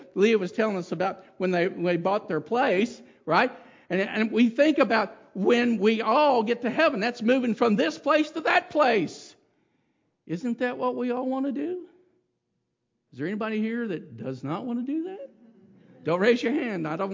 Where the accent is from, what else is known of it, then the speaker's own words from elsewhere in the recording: Kentucky, United States; accent: drawl; also born or lived in Florida; As you can tell, I grew up, I'm a Kentucky boy originally. Okay? I mean, I was born in Florida. But all my family is from Kentucky.